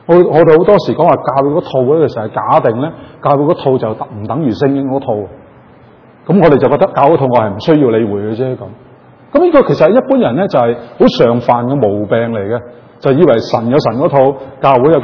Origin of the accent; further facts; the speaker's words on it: China; 等於我哋中國人啦